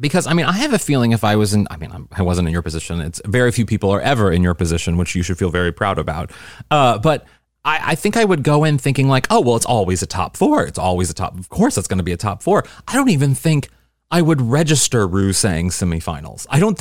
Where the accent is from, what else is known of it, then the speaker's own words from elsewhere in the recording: Missouri, United States; I'm from Missouri, so that's special to me.